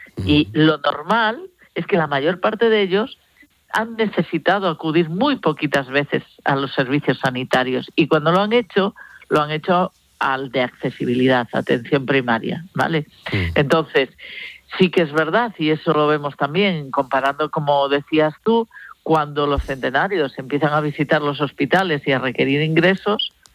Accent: Barcelona, Catalonia, Spain; born there; now in Galicia, Spain; Yo nací en Barcelona también, aunque estoy en Galicia

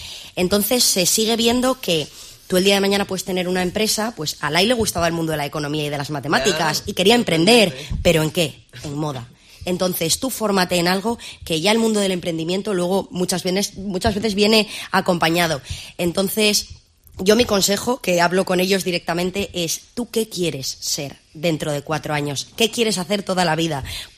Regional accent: Torrelavega, Cantabria, Spain; yo soy de Torrelavega, entonces para mí Cantabria, la tierruca, yo creo que es lo mejor

